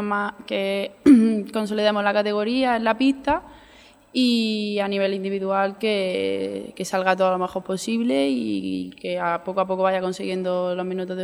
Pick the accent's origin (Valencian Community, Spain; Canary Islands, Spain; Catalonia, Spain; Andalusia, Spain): Andalusia, Spain; Linares; now in Almería, Spain; yo que soy de Linares, Jaén